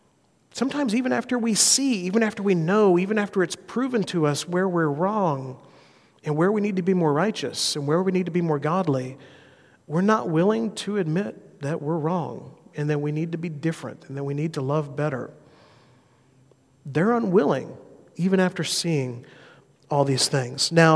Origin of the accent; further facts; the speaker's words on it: Alabama, United States; Where I grew up in South Alabama, that's the first thing that would have been said.